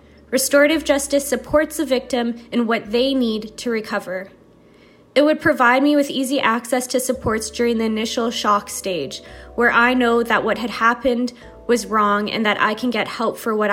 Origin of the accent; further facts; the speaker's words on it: Winnipeg, Manitoba, Canada; I'm from Winnipeg, Manitoba, in Canada.